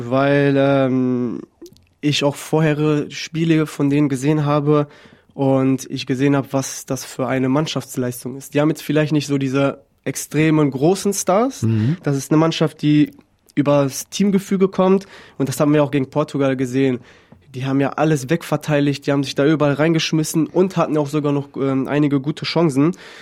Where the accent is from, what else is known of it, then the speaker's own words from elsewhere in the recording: Dortmund, North Rhine-Westphalia, Germany; für mich als Dortmunder